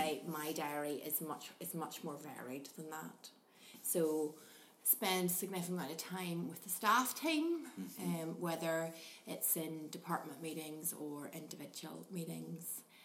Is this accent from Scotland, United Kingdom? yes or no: no; Omagh, Northern Ireland, United Kingdom; So I grew up in Templepatrick for the early part of my primary schooling, and then we moved to Oma with my dad's job. So finished off primary school in Oma and then went to Oma Academy.